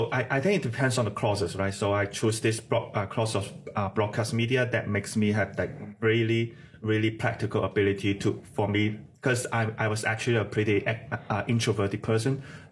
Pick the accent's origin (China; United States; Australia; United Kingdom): China; English is a second language; now in Canada; I'm from China.